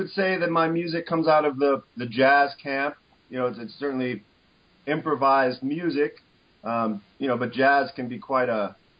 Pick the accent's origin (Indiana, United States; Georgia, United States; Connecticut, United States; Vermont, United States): Indiana, United States; Indianapolis; I'm actually from Indianapolis, and which is also where Wes is from.